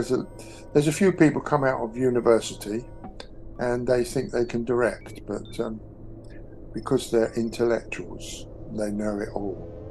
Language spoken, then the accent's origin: English; London, United Kingdom; also born or lived in Guildford; I was born in Guildford, and then after the war, my parents moved into London, first to South London, and then to East London